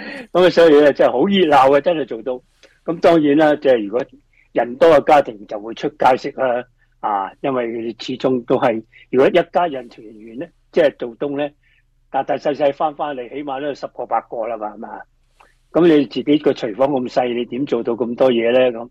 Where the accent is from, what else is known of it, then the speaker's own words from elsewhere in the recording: Guangdong, China; 我哋中国人即系唔系全人吓，系广东人